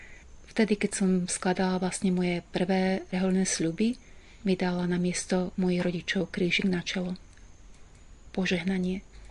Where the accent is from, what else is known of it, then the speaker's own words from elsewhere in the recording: Banská Bystrica, Banská Bystrica Region, Slovakia; aby bola misijná rozlúčka v mojom rodnom meste, v Banskej Bystrici.